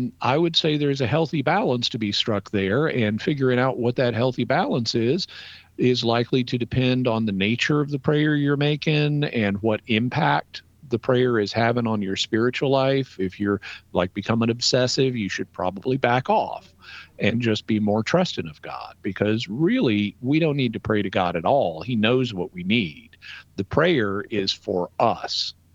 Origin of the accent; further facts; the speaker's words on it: the South, United States; I mean, I'm an American, but being a Catholic, a Christian is more important. I'm a Southerner, but being a Catholic Christian is more important.